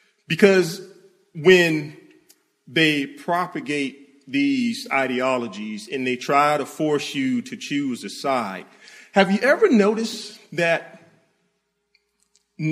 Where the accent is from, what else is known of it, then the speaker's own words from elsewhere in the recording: Florida, United States; brother, I'm not even from Alabama. I'm from Florida. I root for Florida State.